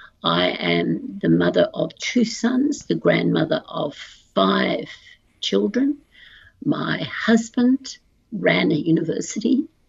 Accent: Australia; I am a mature woman. I'm an Australian.

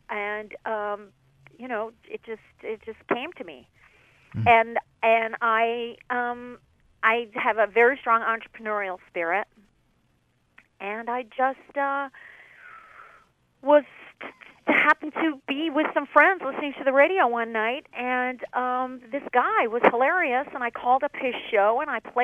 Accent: New York, United States; And I grew up in New York, and so I would listen to the radio.

